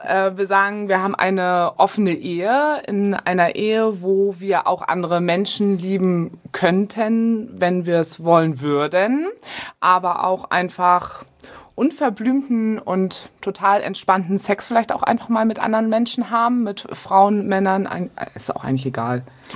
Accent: Hamburg, Germany; Wir kommen aus Hamburg

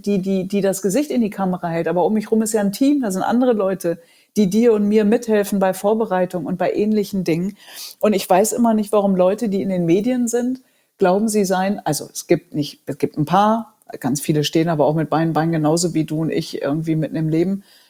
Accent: Datteln, North Rhine-Westphalia, Germany; Ich komme ja aus Datteln, aus der Nähe von Dortmund

